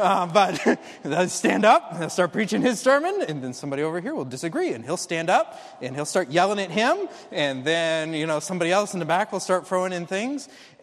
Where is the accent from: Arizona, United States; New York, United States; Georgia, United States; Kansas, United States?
Georgia, United States; I come from Georgia, explain a little bit about what it's like